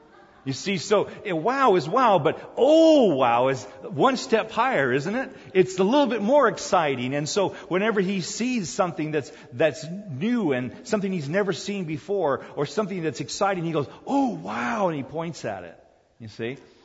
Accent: South Korea; And so I liked Army guys growing up as a kid in Korea.

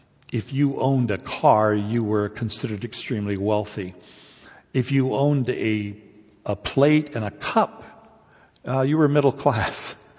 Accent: South Korea; growing up in Korea, I was born, the Korean War ended in 1953 and I was born in 1954. So I grew up in an economy and in a country that was ravaged by war.

